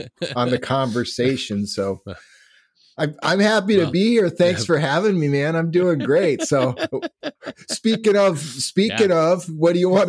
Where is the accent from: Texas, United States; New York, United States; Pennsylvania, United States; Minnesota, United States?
Minnesota, United States; accent: Minnesota; when people in my network from Minnesota comment on my accent, I know I really have an accent. It's like when the Minnesota people are saying, I'm tuning in to hear your Minnesota accent.